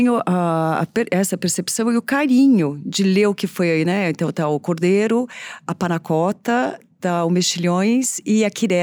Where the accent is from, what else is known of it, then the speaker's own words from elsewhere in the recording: São Paulo, Brazil; isso é interior paulista, né? Então não tem como, eu sou daqui, né? O meu pé, eu sou brasileira.